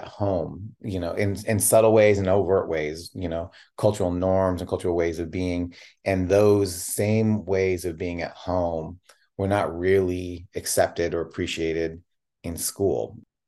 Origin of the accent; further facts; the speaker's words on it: Chicago, Illinois, United States; born there; moved away; also born or lived in Portland; They met in Chicago, and I was born in Chicago and moved out to Portland.